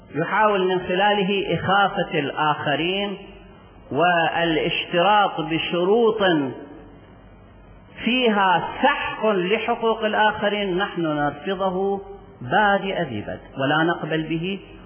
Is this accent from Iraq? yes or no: yes; Iraq; لذلك مصلحتنا كعراقيين أن نسير معا